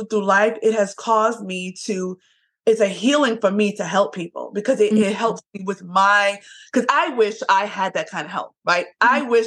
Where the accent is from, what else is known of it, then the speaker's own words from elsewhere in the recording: New York, United States; And first of all, I'm from Brooklyn, New York. So that's growing up in New York is like one of the fashion capitals of the world.